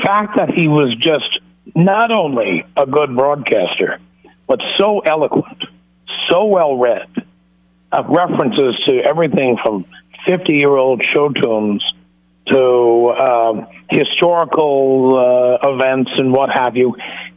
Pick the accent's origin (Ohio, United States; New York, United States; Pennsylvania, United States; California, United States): New York, United States; New York City; So, I grew up in poverty in the South Bronx with many immigrants, including three of my four grandparents were immigrants.